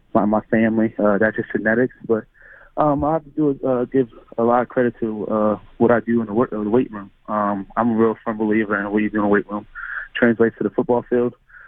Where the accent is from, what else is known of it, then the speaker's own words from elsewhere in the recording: Whitehall, Pennsylvania, United States; also born or lived in Bronx, United States; I'm actually from Whitehall, Pennsylvania, Cowley, Pennsylvania. So I was born in Bronx. I lived there until I was like 5, 6 years old. My family thought it would be the best decision to move to Pennsylvania